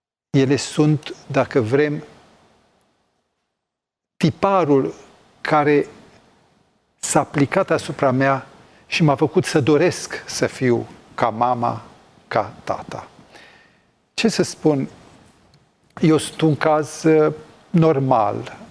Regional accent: Brașov, Brașov County, Romania; born there; în spatele casei unde m-am născut în Brașov, era pe dealul unde e cimitirul eroilor

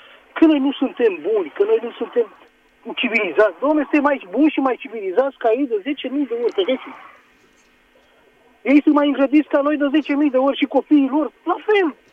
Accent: Romania; de ce sunt ei așa, am părerea așa proastă despre ei ca român?

